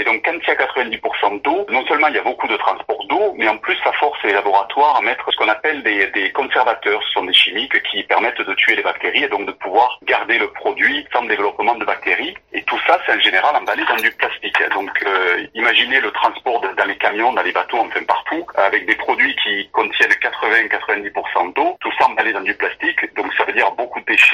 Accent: Provence-Alpes-Côte d'Azur, France; ils n'ont pas la chance d'être chez nous en Provence

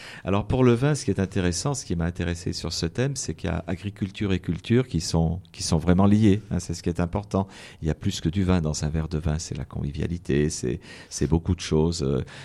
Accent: Antibes, Provence-Alpes-Côte d'Azur, France; born there; je suis né à Antibes, mais j'y suis resté peu de temps. J'ai beaucoup voyagé avec mes parents.

